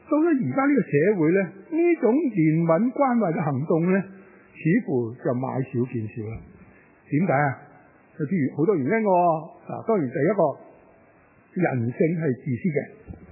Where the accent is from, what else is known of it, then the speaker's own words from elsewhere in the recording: Hong Kong; 因為我哋係中國人，咁所以咧特別係香港嘅中國人